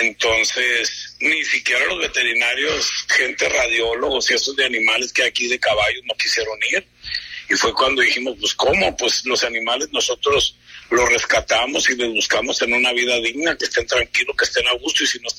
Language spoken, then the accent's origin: Spanish; Culiacán, Sinaloa, Mexico; yo soy de aquí de Culiacán y todo el equipo es culichi 100%, y pues uno mal que bien pues quiere su tierra.